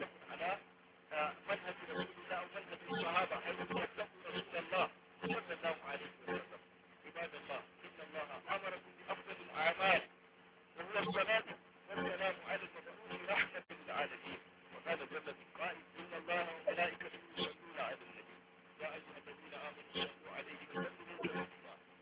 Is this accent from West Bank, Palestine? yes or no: no; Gaza, Gaza Strip, Palestine; وعن بلدنا غزه